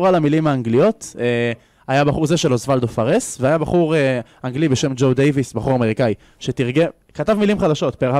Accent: Beit Herut, Central District, Israel; הבריכה בבית חירות, המושב שגדלתי בו.

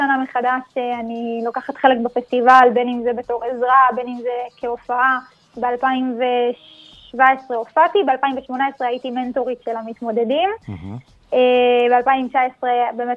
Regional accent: Daburiyya, Northern District, Israel; אני מדבריה. אני בת 23

